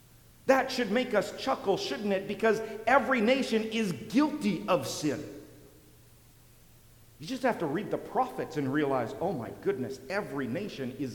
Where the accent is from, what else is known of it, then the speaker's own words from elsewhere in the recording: Canada; I mean, we're from Canada, part of the Commonwealth.